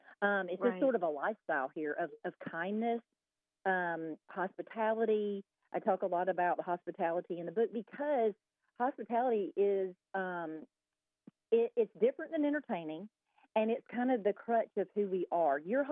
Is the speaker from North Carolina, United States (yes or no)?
no; Montgomery, Alabama, United States; You know, I'm from Montgomery, Alabama, and we moved to Birmingham for my husband to go to dental school.